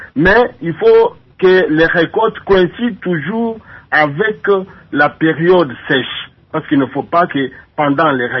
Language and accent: French; Kongo Central, DR Congo; c'est ce que nous utilisons surtout fréquemment ici chez nous au Bas-Congo.